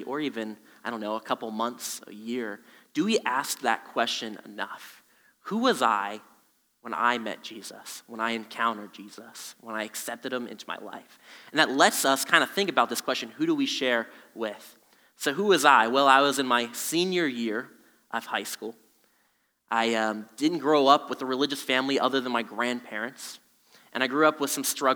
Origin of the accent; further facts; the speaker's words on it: State College, Pennsylvania, United States; I grew up in State College area.